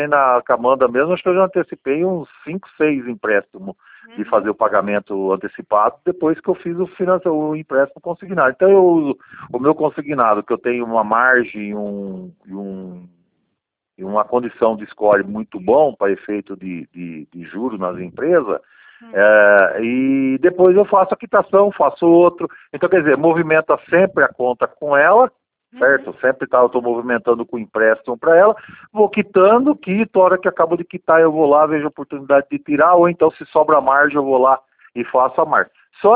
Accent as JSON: {"language": "Portuguese", "town": "Santa Bárbara d'Oeste", "region": "São Paulo", "country": "Brazil", "said": "Eu sou de Santa Bárbara do Oeste."}